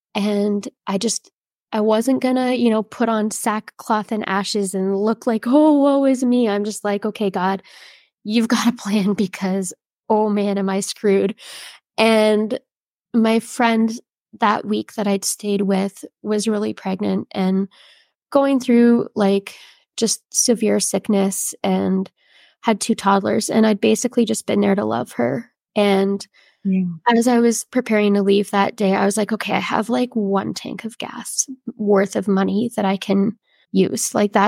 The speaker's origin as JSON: {"language": "English", "country": "Philippines", "tie": "born or raised there", "said": "I grew up in the Philippines as a missionary kid."}